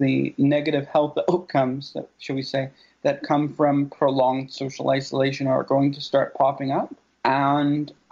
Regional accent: United Kingdom; born or raised there

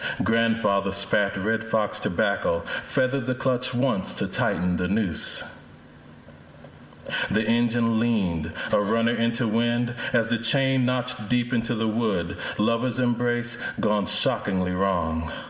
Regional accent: North Carolina, United States; There came a time when I realized I'd been estranged from the South. I grew up in North Carolina for about 10 years

